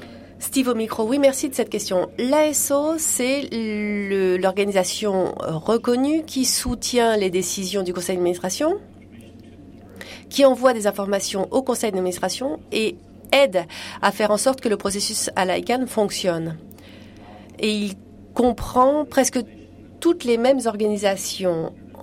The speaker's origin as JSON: {"language": "French", "country": "Nigeria", "said": "Je viens du Nigeria."}